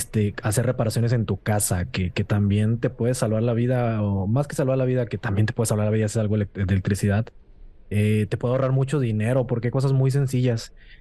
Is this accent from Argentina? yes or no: no; Monterrey, Nuevo León, Mexico; Es como nosotros que somos regios, prender el carbón.